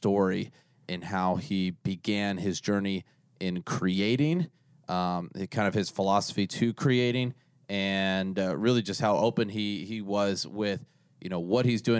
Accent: Kentucky, United States; No, I'm from Kentucky

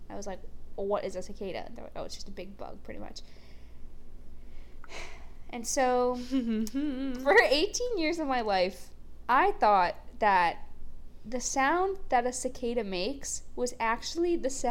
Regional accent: Massachusetts, United States; Okay, so I had never heard of a cicada until I came to North Carolina because I'm from Massachusetts.

